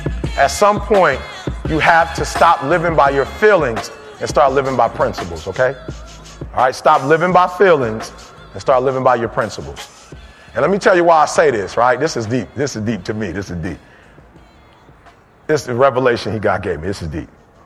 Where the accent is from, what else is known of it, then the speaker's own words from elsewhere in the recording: Detroit, Michigan, United States; I'm from Detroit. I wasn't taught. My mama didn't raise me to let nobody take advantage of me. That's not where I'm from.